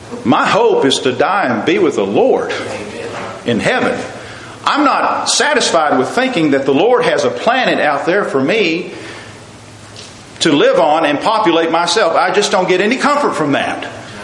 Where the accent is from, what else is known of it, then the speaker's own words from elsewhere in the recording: Midlothian, Texas, United States; I'm proud as a Texan to say I'm from Texas.